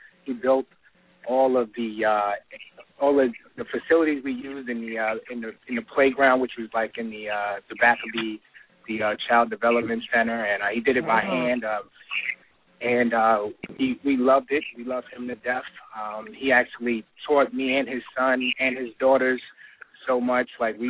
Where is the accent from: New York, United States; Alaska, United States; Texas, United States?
New York, United States; Harlem; now in Philadelphia, United States; And I'm calling from Philadelphia, but I was raised with his son in Harlem.